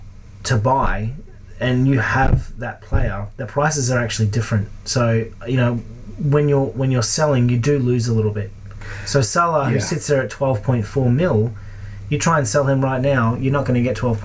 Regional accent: New Zealand; And I say that as a Kiwi

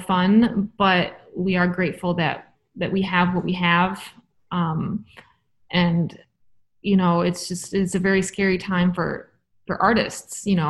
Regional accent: United States; Because as an American trumpet soloist, you know, it's tough here.

